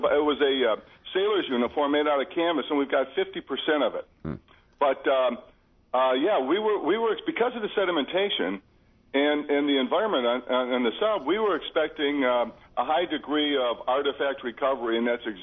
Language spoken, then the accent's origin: English; Ohio, United States; also born or lived in New York / Michigan; now in Charleston, United States; I was born and raised in Ohio and lived in New York for 5 years in Michigan, moved down to Charleston in about 1996.